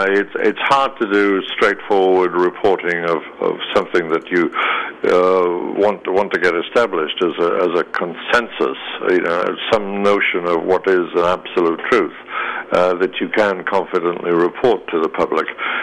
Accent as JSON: {"language": "English", "country": "United States", "said": "because we're American, we cannot be told what to do in our own lives"}